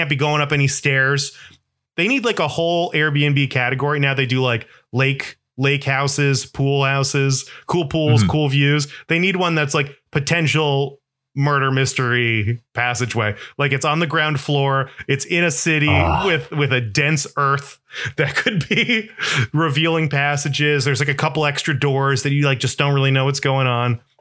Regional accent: Florida, United States; I'm from Florida. There's not a lot of basements in Florida.

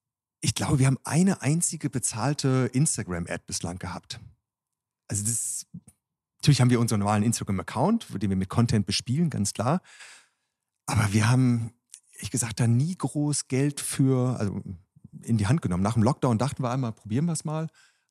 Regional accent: Northern Germany, Germany; Also ich komme ursprünglich auch aus dem Norden Deutschlands, aus einer Kleinstadt eher.

